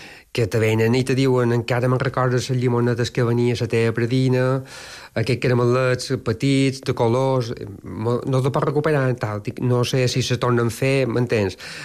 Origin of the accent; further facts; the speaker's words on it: Palma, Balearic Islands, Spain; Hem de pensar que a Palma, jo quan era petit, a Palma, els carrers principals de Palma, hi havia 2, 3 i 4 fons.